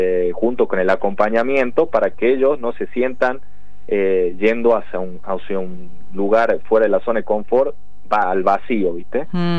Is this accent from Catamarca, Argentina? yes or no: yes; Santa María, Catamarca, Argentina; Yo soy de Santa María, Catamarca.